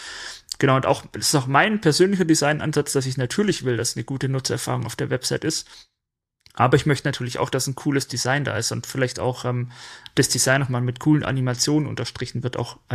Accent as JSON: {"language": "German", "region": "Baden-Württemberg", "country": "Germany", "accent": "Swabian", "said": "ich bin Schwabe, ja?"}